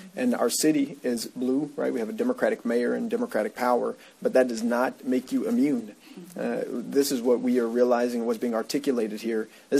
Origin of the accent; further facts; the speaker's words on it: Memphis, Tennessee, United States; I'm from Memphis, Tennessee, representing District 86.